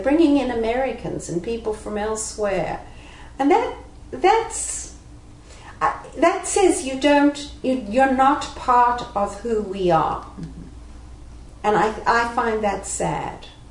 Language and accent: English; South Africa; as a South African, I can certainly say in knowing British history that it's a colonial Victorian attitude.